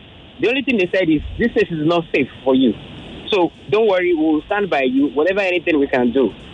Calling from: Ikeja, Lagos, Nigeria; I'm calling from Ikeja.

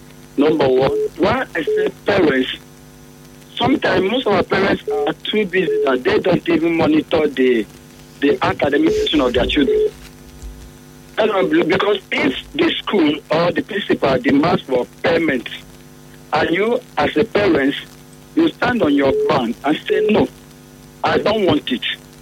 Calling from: Imo, Nigeria; calling from Imo State.

